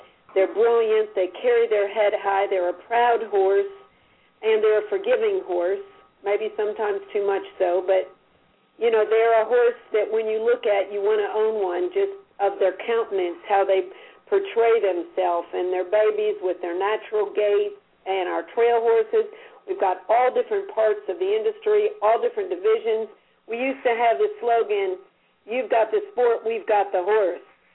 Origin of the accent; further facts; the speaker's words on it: Castalia, Ohio, United States; Well, I'm from Northern Ohio, Castalia, right by the famed Cedar Point in Lake Erie.